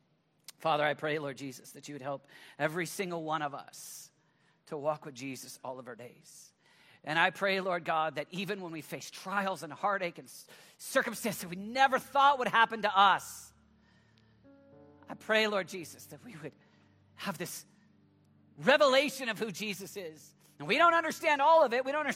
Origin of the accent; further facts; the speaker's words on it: Oklahoma, United States; Sorry, use the word ain't. I'm from Oklahoma. Sometimes some of that language comes out.